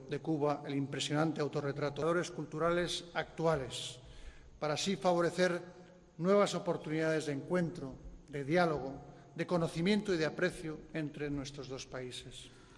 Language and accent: Spanish; Spain; pienso, como español, que siento más viva, más intensa y más completa la riqueza